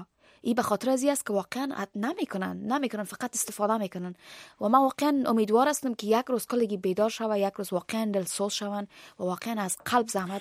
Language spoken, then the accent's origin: Persian; Afghanistan; من افغان هستم، از افغانستان هستم